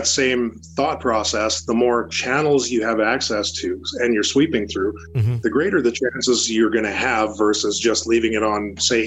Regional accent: Canada; See, because I'm Canadian, I have to be all polite and stuff.

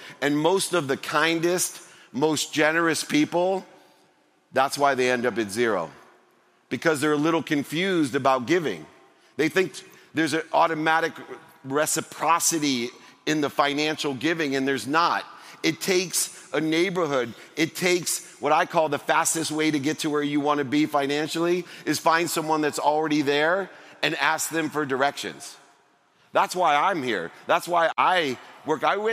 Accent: Akron, Ohio, United States; I was born and raised in Akron, Ohio.

